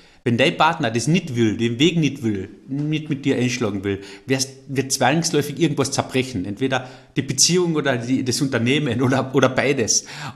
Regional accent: Carinthia, Austria; Und an dem müssen wir arbeiten als Kärntner.

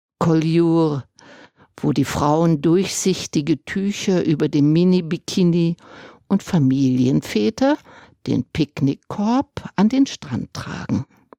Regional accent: Dresden, Saxony, Germany; born there; ich bin in Dresden geboren.

